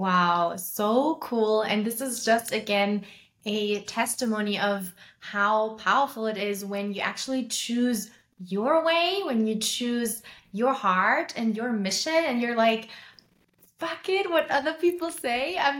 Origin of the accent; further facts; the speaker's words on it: Germany; I know that I am German, and I know that a lot of people here in my home country in Germany